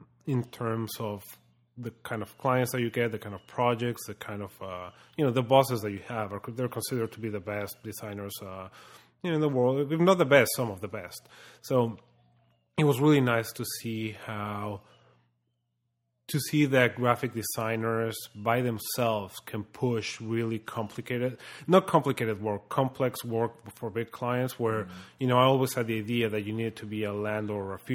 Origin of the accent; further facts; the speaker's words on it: Mexico; So I called from Mexico saying, "Hey, I'm from Mexico, but I'm a student. Can I come?"